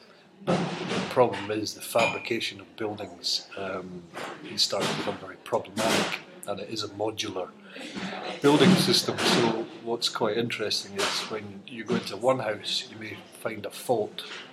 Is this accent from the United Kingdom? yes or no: yes; Livingston, Scotland, United Kingdom; I was brought up in Livingston, so I kind of had this idea of what the reality might be like, coming from a background of living in another new town.